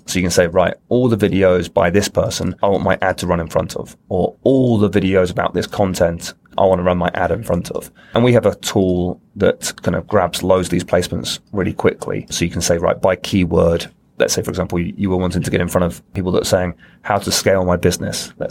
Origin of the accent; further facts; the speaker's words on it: United Kingdom; No, I'm British.